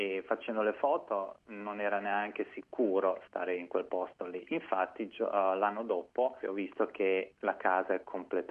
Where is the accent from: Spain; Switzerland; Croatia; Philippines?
Croatia; born there; io sono nato in Croazia e poi, tra l'altro, ho lavorato per 10 anni in una piccola isola vicino a Zara, in Croazia